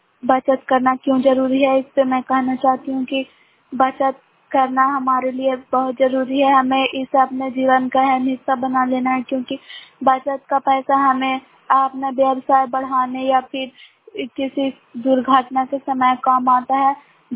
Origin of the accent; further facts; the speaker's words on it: Bairiganj, Bihar, India; ग्राम बैरीगंज post Makrata जी नालंदा की निवासी हूँ।